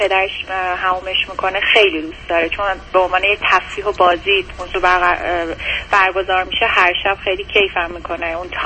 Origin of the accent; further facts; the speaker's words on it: Iran; now in United States; ما حدود 4 سال از ایران اومدیم امریکا